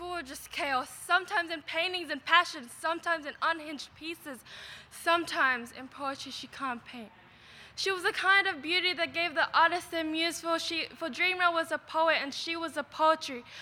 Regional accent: Bonnyrigg, New South Wales, Australia; And we're from Bonnerig representing Australia.

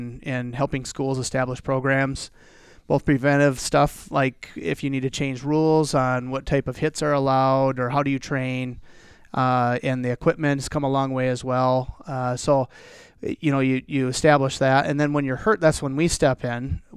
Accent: South Dakota, United States; I grew up in South Dakota. My father was a family physician there

